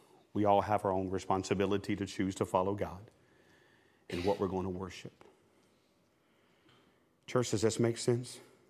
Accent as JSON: {"language": "English", "region": "the South", "country": "United States", "said": "Remember, I'm from the South."}